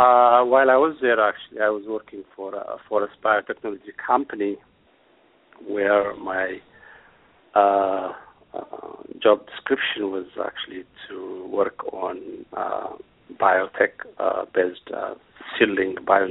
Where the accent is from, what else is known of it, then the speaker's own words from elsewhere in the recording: Ethiopia; I grew up in Ethiopia, went to school, all my elementary, secondary school in Ethiopia.